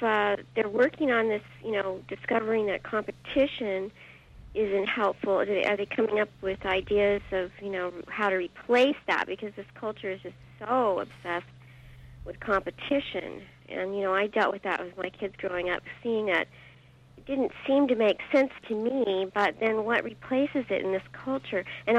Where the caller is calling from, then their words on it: Downs Valley, California, United States; Downs Valley.